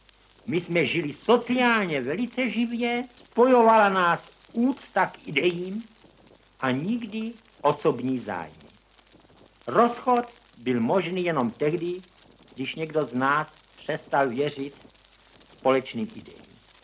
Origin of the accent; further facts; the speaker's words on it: Prague, Czechia; Jsem rodilý Pražan. Nikdy jsem nežil na venkově. Neměl jsem tedy vztahu k půdě. Od nejútlejšího dětství jsem chodil po pražských ulicích